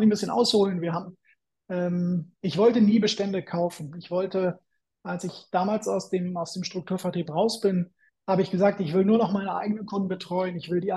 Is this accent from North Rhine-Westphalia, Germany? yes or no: yes; North Rhine-Westphalia, Germany; der sagte, Mensch, wo kommst du denn her? Sage ich, aus dem Sauerland.